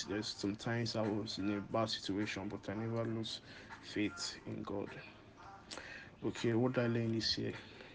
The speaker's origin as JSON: {"language": "English", "country": "Nigeria", "said": "I'm from Nigeria."}